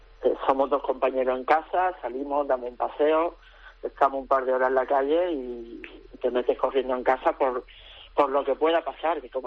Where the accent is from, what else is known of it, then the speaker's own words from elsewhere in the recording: Spain; now in China; en China somos más entrenadores españoles. Aquí en Hunanhot, en Kunming, hay muchos entrenadores españoles aquí en China